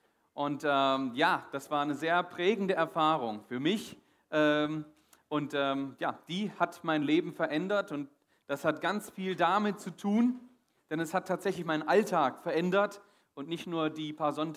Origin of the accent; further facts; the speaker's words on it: Magdeburg, Saxony-Anhalt, Germany; ich bin geboren worden in Magdeburg. Das ist quasi, für die, die es noch wissen, hinter der Mauer, hinter dem Stacheldrahtzaun. Und bin in der DDR aufgewachsen. Als ich 14 Jahre alt war, da war die Wende.